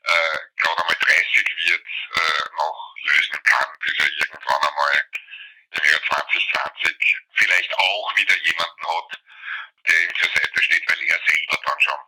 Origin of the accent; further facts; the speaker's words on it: Vienna, Austria; das wäre ein Rechercheaufwand, den ich mir als Wiener in Wien ersparen kann.